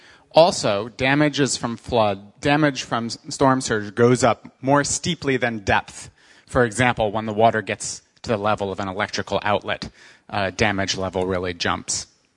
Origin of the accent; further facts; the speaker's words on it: New York, United States; Since I'm from New York, I'll start with Sandy.